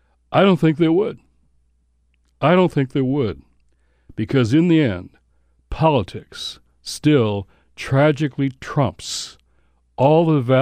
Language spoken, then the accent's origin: English; Detroit, Michigan, United States; I grew up in Motown